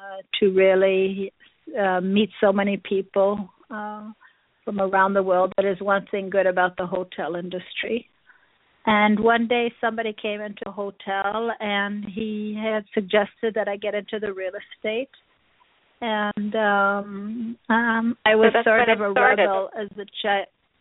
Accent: Chicago, Illinois, United States; I thought it would be easier to go to America and to be in my hometown of Chicago

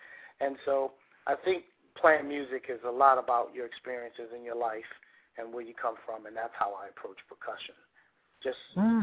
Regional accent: United States; I'm American as anybody else, so I listen to funk, jazz, you know, so I don't try to mimic Latin and African guys.

